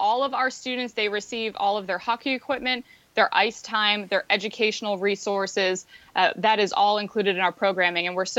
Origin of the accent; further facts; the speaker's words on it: Virginia, United States; I was born and raised in Virginia, but I've been here for a good long time.